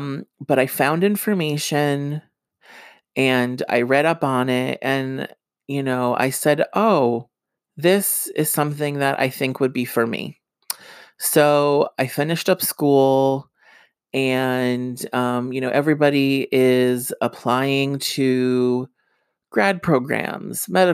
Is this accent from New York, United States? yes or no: no; New Jersey, United States; born and raised in Northeast New Jersey